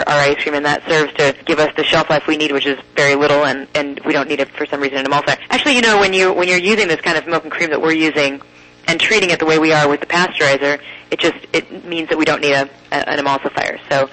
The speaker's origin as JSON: {"language": "English", "town": "Columbus", "region": "Ohio", "country": "United States", "tie": "born or raised there", "said": "because my hometown here, Columbus, Ohio, is celebrating its bicentennial."}